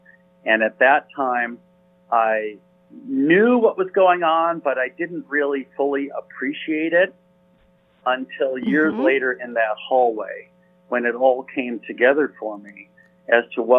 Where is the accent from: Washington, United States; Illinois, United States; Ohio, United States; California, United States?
Illinois, United States; Chicago; Okay, I grew up in the Chicago area, attended the University of Notre Dame, and subsequently attended Northwestern Medical School in Chicago